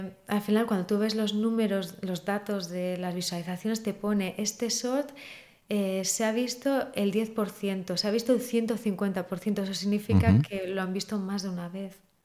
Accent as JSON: {"language": "Spanish", "town": "Bermeo", "region": "Basque Country", "country": "Spain", "said": "Que soy de Bermeo, Pedro."}